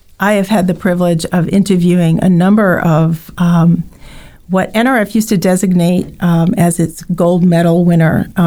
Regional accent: Long Island, New York, United States; I grew up on Long Island.

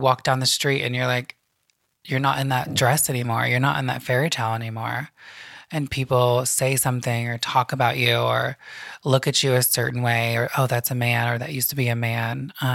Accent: California, United States; Let me just let you know that there are people like me born and raised in California, mm-hmm. and we speak great English.

